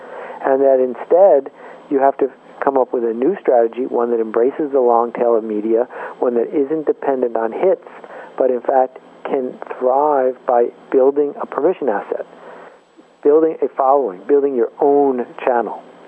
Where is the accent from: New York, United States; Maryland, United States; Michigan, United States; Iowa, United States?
New York, United States; Buffalo; When I grew up in Buffalo, there were three channels, 2, 4, and 7.